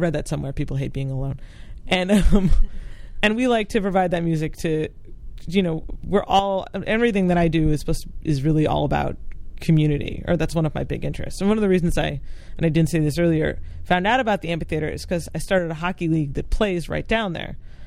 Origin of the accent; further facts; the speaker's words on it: Boston, Massachusetts, United States; And in all my years growing up in Boston … would never play in Massachusetts